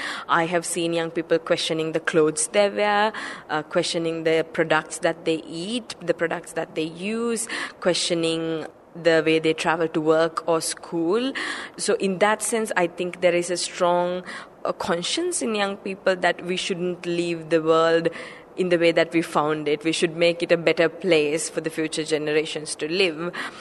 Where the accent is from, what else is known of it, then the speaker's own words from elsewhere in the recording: Sri Lanka; So I'm from Sri Lanka.